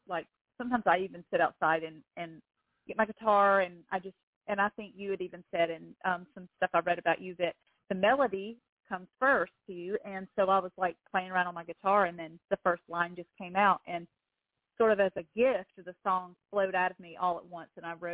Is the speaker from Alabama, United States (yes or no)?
yes; Oxford, Alabama, United States; I am originally from Oxford, Alabama, which sits right in between Atlanta, Georgia, and Birmingham, Alabama.